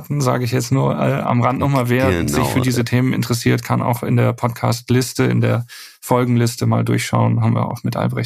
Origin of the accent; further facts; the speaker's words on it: Wuppertal, North Rhine-Westphalia, Germany; ich komme aus Wuppertal